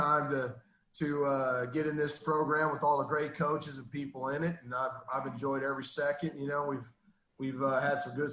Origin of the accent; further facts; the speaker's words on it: Midwest, United States; You know, as a youngster growing up in the Midwest and playing football and playing out in the backyard and stuff